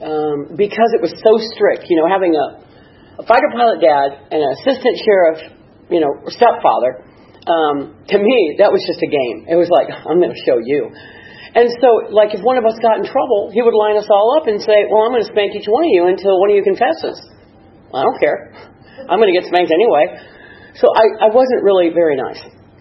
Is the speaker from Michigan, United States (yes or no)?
no; San Diego, California, United States; I grew up in San Diego in the 60s. It's exactly what you would think it was.